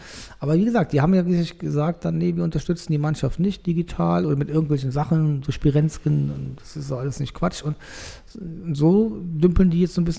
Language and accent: German; Cologne, North Rhine-Westphalia, Germany; ich als Kölner Katholik